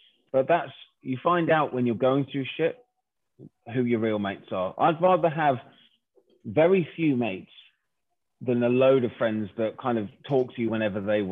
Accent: Twickenham, London, United Kingdom; we're from Twickenham originally.

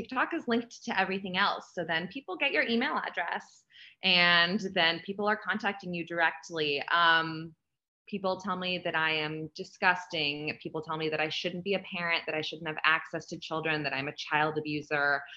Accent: California, United States; now in Texas, United States; I haven't lived in Texas my whole life. So I was raised in a very liberal state. I was raised in California, and San Francisco is kind of a witchy pagan little haven there.

